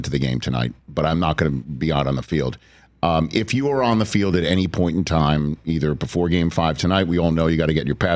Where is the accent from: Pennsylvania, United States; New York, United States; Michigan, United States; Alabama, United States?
New York, United States; Staten Island; I had that on my wall growing up in Staten Island.